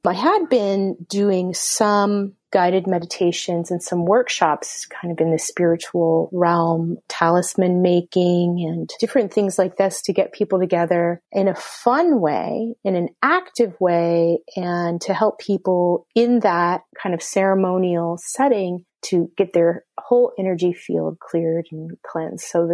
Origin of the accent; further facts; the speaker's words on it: Indiana, United States; I grew up in the Midwest in Indiana